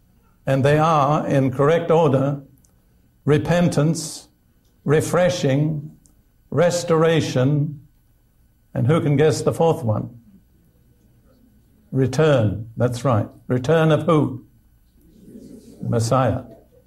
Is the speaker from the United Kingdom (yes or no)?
yes; United Kingdom; also born or lived in United States